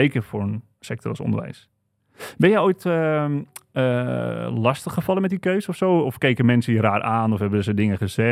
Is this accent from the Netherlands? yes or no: yes; Wieringerwerf, North Holland, Netherlands; En toen ging ik dus terug naar mijn dorpje Wiegenwerf, waar ik vandaan kom.